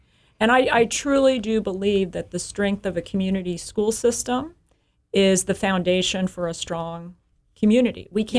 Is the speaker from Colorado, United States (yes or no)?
yes; Colorado, United States; also born or lived in New Orleans / Albuquerque; I actually moved here from New Orleans. I'm originally from Colorado, but I moved around quite a bit.